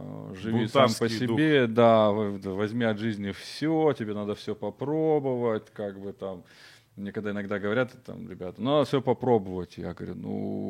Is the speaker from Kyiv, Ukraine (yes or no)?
yes; Kyiv, Ukraine; born there; я родился в Киеве, вся семья здесь жила в Украине.